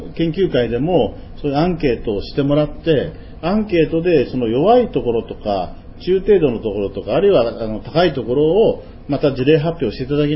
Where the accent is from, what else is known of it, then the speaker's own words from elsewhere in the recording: Tokyo, Japan; 江戸っ子でベラン名帳になりました。